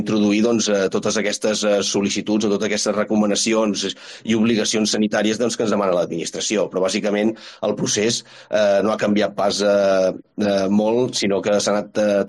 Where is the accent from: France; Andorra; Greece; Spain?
Spain; L'Escala, Catalonia; Sí, jo soc de l'Escala des de que vaig néixer.